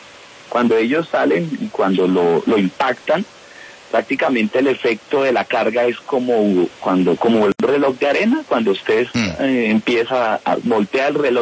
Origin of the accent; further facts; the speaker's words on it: Colombia; nosotros somos como colombianos, no como mis consultores ambientales, sino como colombianos